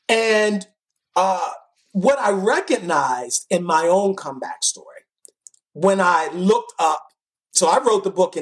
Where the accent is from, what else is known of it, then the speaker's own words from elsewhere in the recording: Baltimore, Maryland, United States; I just talk about growing up in Baltimore City.